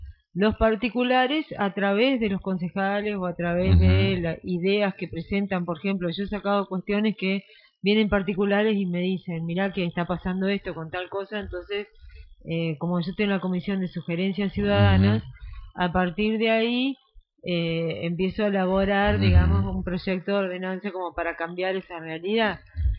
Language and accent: Spanish; Argentina